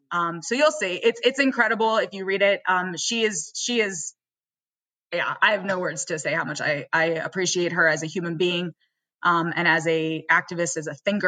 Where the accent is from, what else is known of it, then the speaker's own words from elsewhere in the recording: New Mexico, United States; born there; when I lived in New Mexico. When I was born in New Mexico.